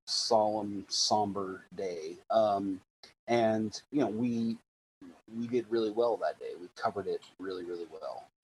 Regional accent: Willits, California, United States; You know, I'd been there to San Francisco before growing up in Willits, but I didn't like quite understand.

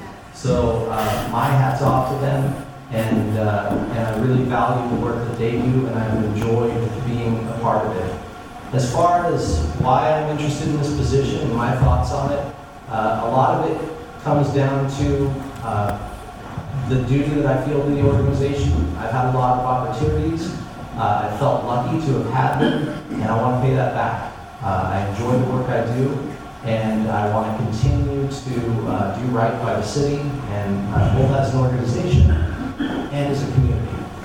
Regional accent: Grass Valley, California, United States; I was born and raised in Grass Valley, which is a small town up in the foothills between Sacramento and Lake Tahoe.

